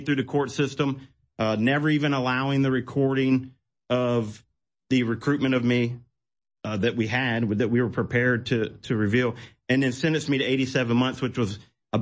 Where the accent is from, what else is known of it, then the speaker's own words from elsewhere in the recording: United States; it's only semi-free because I am American.